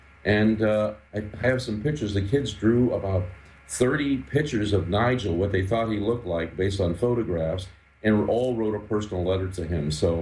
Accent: Fontana, California, United States; I started off with my hometown. I don't know, most people don't know that Fontana, California is my hometown.

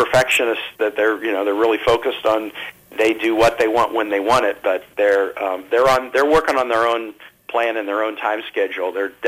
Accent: Kansas City, Missouri, United States; I grew up in Kansas City, and so the Kansas City jazz scene was something that, you know, you become aware of pretty early.

